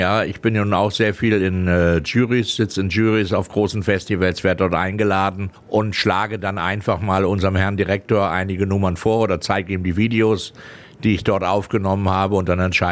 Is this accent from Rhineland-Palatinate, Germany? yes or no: no; Lüneburg, Lower Saxony, Germany; Ja, wir haben in Lüneburg gewohnt, im Norddeutschen. Ich bin ja Norddeutscher.